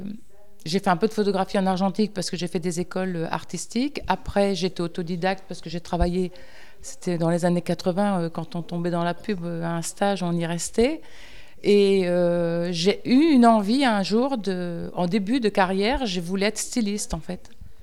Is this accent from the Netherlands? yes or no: no; Lille, Hauts-de-France, France; je viens de Lille, donc je suis arrivée avec mes cadres, je ne connaissais rien.